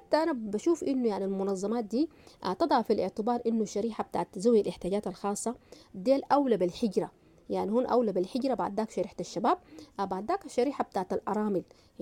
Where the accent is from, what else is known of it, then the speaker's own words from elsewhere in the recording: Sudan; moved away; احنا طلعنا من السودان هناك، الواحده بس طلعت بتوبه بجلبابتها بعبايتها يعني، جينا هنا اتصدمنا بالواقع يعني.